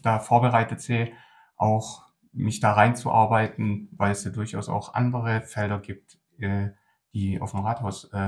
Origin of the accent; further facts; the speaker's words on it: Aldingen, Baden-Württemberg, Germany; Ich komme aus Aldingen, ich wohne hier und lebe schon immer hier.